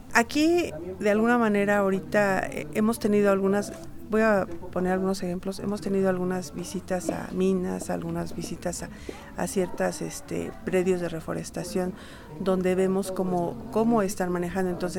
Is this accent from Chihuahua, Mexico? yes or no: no; Mexico City, Mexico; yo finalmente vengo de la Ciudad de México.